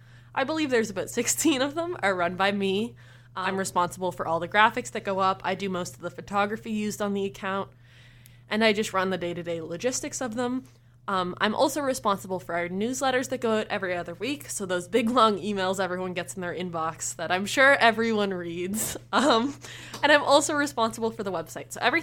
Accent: Saint John, New Brunswick, Canada; I'm originally from St. John, New Brunswick, so not too far away.

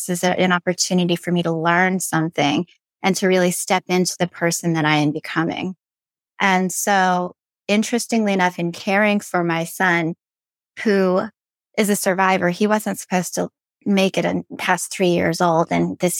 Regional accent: Long Island, New York, United States; moved away as an adult; now in Virginia, United States; I'm a Korean-American adoptee. And I was raised on Long Island in New York for a couple of decades and then made my way down to Virginia, DC

